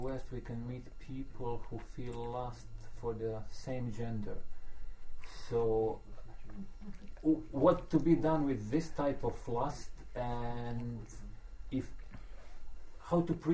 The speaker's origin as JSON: {"language": "English", "town": "Split", "region": "Split-Dalmatia County", "country": "Croatia", "tie": "born or raised there", "said": "I'm from Split."}